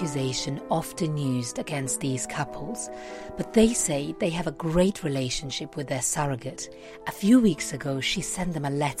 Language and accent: English; Italy; I grew up here in Italy. This is a country where the influence of the Catholic Church has always been strong.